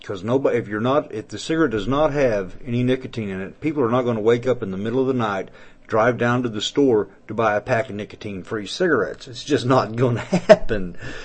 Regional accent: Fayetteville, United States; Here in my hometown of Fayetteville, you cannot smoke indoors anywhere except your own home or in your car.

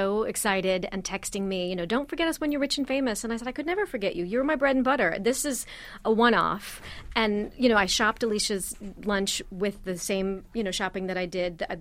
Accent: Midwest, United States; I'm from the Midwest. I pride myself on stretching a buck.

